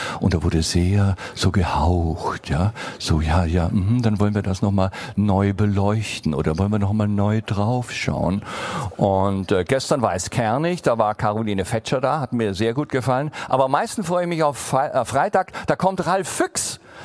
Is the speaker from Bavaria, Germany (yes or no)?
no; Nürtingen, Baden-Württemberg, Germany; Er kommt aus Bad Urach, 12 Kilometer von Nürtingen entfernt, wo ich aufgewachsen bin.